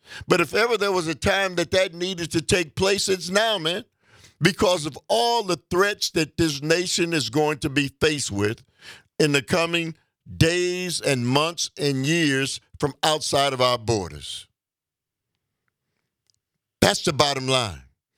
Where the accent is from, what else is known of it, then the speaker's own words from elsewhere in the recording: United States; I know, but Dave, I'm an American. Everybody in this nation is an American.